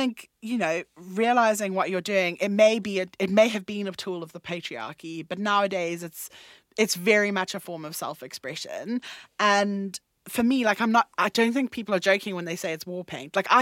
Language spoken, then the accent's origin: English; South Africa; now in London, United Kingdom; And so I could be in my hometown back in South Africa and bump into less people that I'd gone to primary school with than I would in this part of London.